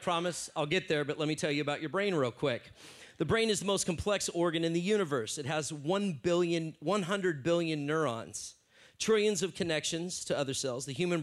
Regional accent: San Diego, California, United States; We're like, yep, we're from San Diego.

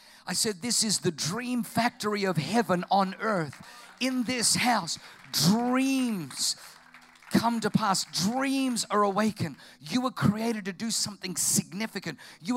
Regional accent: Dapto, New South Wales, Australia; That I was from Dapto. Can anything good come out of Dapto?

